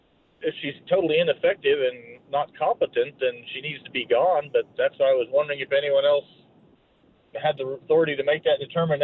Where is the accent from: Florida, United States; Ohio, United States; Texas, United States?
Texas, United States; Actually, I grew up in Texas. We weren't part of that little kerfluffle.